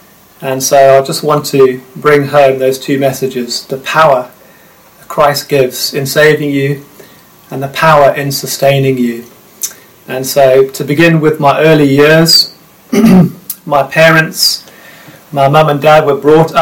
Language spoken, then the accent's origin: English; South Africa; So we grew up in South Africa, moving around from time to time. It was quite an ideal childhood, living in the middle of nowhere.